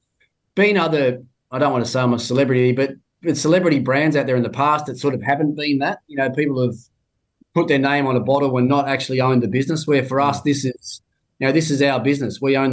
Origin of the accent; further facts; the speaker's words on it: Tasmania, Australia; And even in my home state, I go down to Tassie and do a wine show in Launceston and a wine show in Hobart